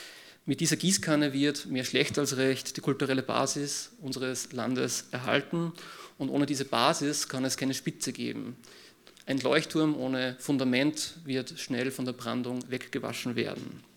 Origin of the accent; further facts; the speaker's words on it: Upper Austria, Austria; Ich bin aus Oberösterreich, ich weiß, von was ich rede.